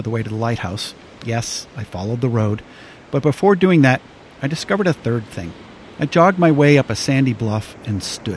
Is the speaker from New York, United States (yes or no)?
no; Yarmouth Port, Massachusetts, United States; keep in mind, I grew up in Yarmouthport. I left Cape Cod for a long time. Fled is more like it. But I chose to move back here recently